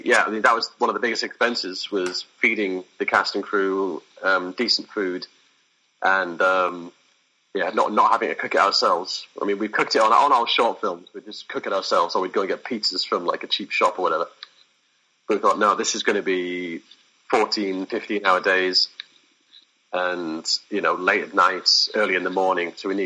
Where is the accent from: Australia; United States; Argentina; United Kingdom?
United Kingdom; England; being an Englishman, it's usually, I would say, a Monty Python film